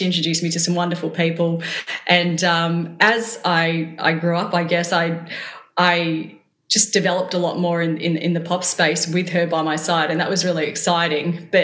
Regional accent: Melbourne, Victoria, Australia; I'm from Melbourne and I'm born and bred here.

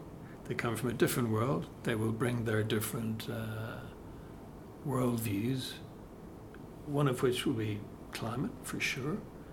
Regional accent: Ireland; So, as an Irishman, okay, I'm from Ireland, and if I think back to when I was growing up, we had the Irish punt

